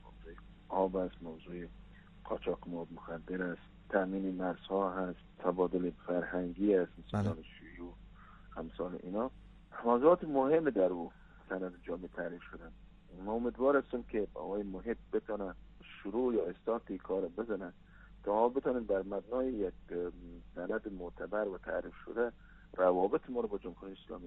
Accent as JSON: {"language": "Persian", "country": "Afghanistan", "said": "به عنوان یک افغان"}